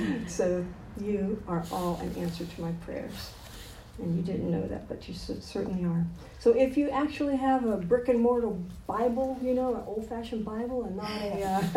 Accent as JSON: {"language": "English", "town": "Miami", "region": "Florida", "country": "United States", "tie": "born or raised there", "said": "When I was 19 years old, I came into this ministry from Miami. I'm a native Miami girl."}